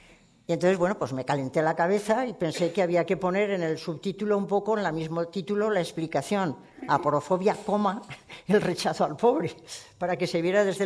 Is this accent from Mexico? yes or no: no; Portugal; porque yo vengo de Portugal y les pasa exactamente lo mismo